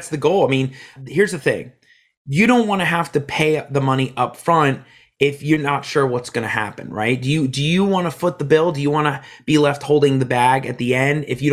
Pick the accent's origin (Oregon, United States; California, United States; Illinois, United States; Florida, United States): Florida, United States; Miami; I grew up in Miami. So I knew that I needed to see a different opportunity.